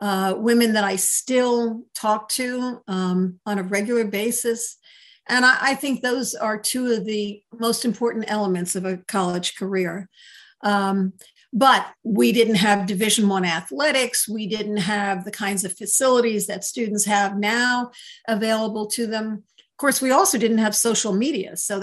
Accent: New York City, New York, United States; So I grew up in New York City. I think everybody loves the place that they grew up, and I loved growing up in New York City.

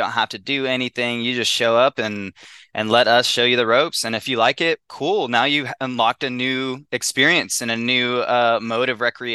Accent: Texas, United States; now in Virginia, United States; I wasn't fortunate enough to grow up here in Virginia. I grew up in Texas

